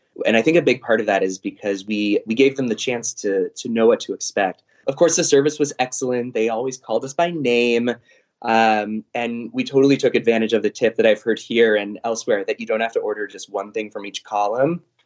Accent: San Diego, California, United States; I don't know if you can tell, we're from San Diego.

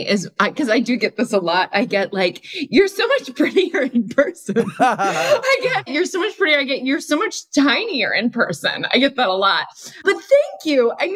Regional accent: Yonkers, New York, United States; Yeah, I was born in Yonkers and we lived right on the border of Bronxville and Yonkers. So my mother called it Bronkers.

